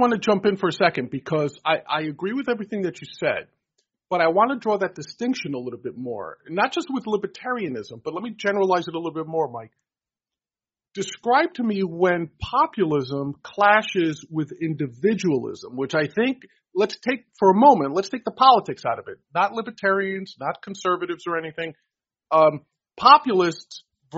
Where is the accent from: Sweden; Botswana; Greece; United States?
Greece; first language Greek; English is a second language; And, you know, being Greek, I have to work in my native language every chance I get.